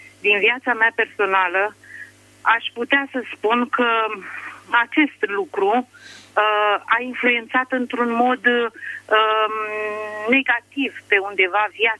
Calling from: Drobeta-Turnu Severin, Mehedinți County, Romania; și sunt din Turnul Severin.

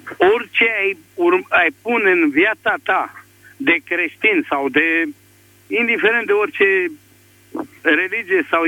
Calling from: Dâmbovița, Romania; Sunt din Dâmbovița

